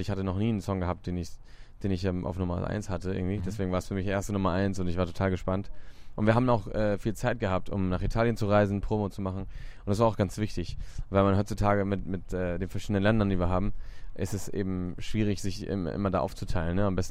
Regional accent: Barcelona, Catalonia, Spain; ich bin in Barcelona aufgewachsen, da hat man halt Sonne, da hat man irgendwie das Meer, da gibt es halt Berge auch nebenan

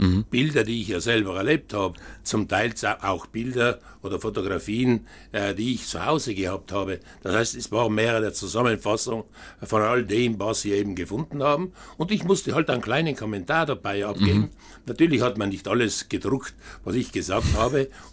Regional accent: Pfalzen, Trentino-Alto Adige, Italy; Ehrenbürger zum Beispiel in meiner Heimatgemeinde Pfalzen

